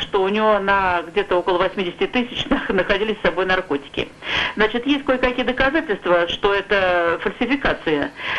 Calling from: Shchyokino, Tula Oblast, Russia; Я звоню из Тульской области.

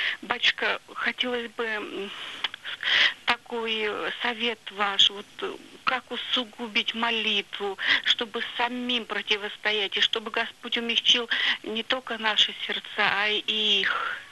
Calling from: Saint Petersburg, Russia; Я звоню из Санкт-Петербурга.

